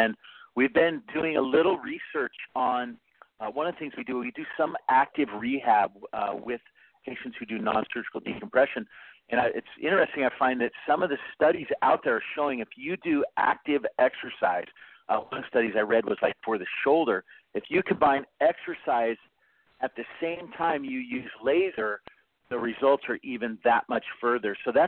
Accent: Vancouver, Washington, United States; also born or lived in Portland, Oregon; I grew up in Portland. I was actually born in Portland, and when I was about six, I moved to Vancouver, and that's pretty much where I wanted to hang my hat.

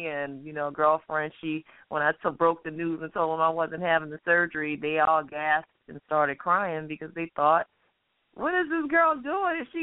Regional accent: New Orleans, Louisiana, United States; born there; It's special to me that I was born in New Orleans, Louisiana, which is the birthplace of jazz and bounce and R&B

